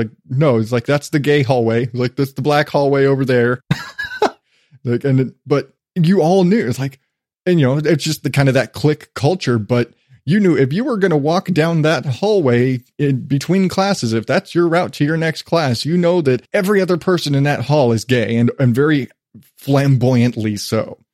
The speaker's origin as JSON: {"language": "English", "town": "Phoenix", "region": "Arizona", "country": "United States", "tie": "born or raised there", "also_born_or_lived": "Morenci", "said": "when I was a kid, I lived in Phoenix, but I was born in Morenci, which is a tiny little mining town in southeastern Arizona"}